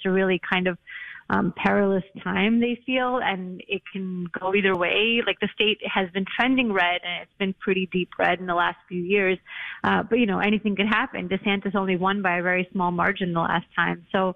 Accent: New York City, New York, United States; And growing up in New York City, Park Slope was the dream, especially for somebody growing up in Brooklyn.

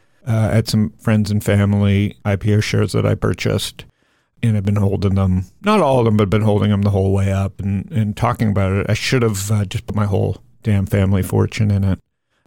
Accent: Canada; I'm Canadian too. We have that in common.

